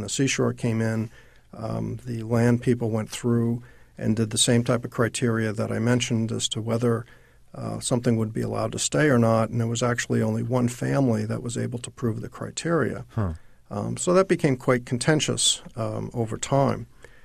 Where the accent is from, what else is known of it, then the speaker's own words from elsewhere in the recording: New Jersey, United States; I don't know if you knew that I'm from New Jersey. So when we talk about the Jersey Shore, that's where I grew up.